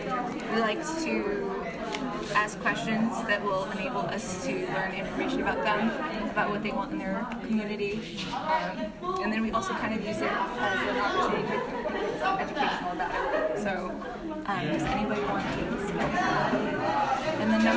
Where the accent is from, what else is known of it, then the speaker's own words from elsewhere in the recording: Pecos, New Mexico, United States; My pronouns are she, her, and hers. I am from Pecos, New Mexico, which is a little rural town north of Santa Fe.